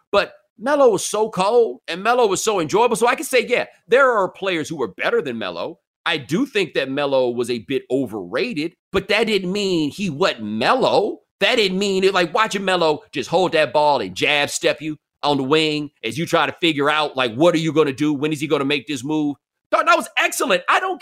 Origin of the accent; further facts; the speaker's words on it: Texas, United States; Again, I'm from Texas.